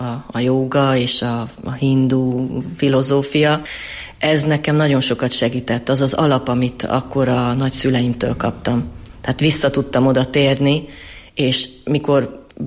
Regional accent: Romania; Azért viszont, hogy magyar vagyok, azért volt több összetűzés. Még külföldön is, amikor megkérdezték, hogy milyen nemzetiségű vagyok, és én mondtam, magyar vagyok Romániából

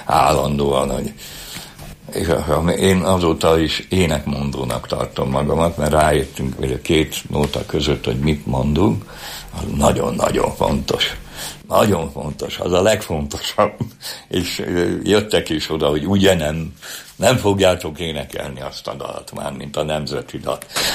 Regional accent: Budapest, Hungary; kerültem ide 26 évvel ezelőtt, mert hát el kellett jönni a budai, a Budapestből, hogy úgy mondjam, mert én ott nevelkedtem olyan helyen, ahol a világ legszebb helye, de akkor csuparom volt az egész. Mert én 46-ban születtem a háború után

